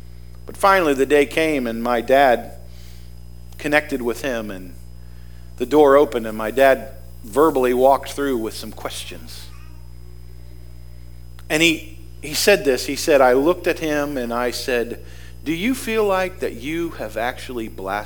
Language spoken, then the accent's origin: English; Indiana, Pennsylvania, United States; born there; I was born in Indiana, Pennsylvania, which is why I'm confused, because I never knew if I was born in the state of Pennsylvania or the state of Indiana.